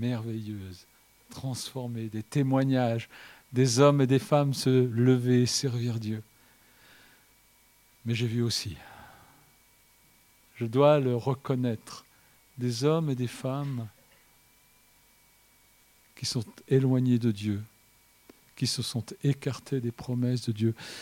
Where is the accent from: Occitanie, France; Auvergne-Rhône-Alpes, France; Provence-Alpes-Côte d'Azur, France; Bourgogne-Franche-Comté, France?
Provence-Alpes-Côte d'Azur, France; Marseille; born there; Quand je suis né à Marseille, vraiment par hasard, hein, ma mère était là-bas depuis quelques années, elle a rencontré mon père et je suis arrivé.